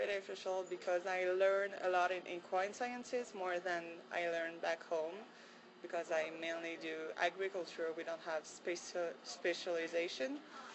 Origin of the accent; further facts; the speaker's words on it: France; English is a second language; now in United States; No, I'm not. I came from France, actually, and I learned agriculture